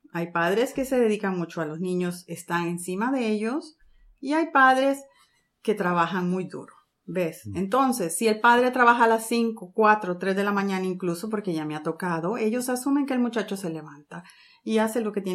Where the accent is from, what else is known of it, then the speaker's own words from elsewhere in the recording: Honduras; now in United States; Honduras.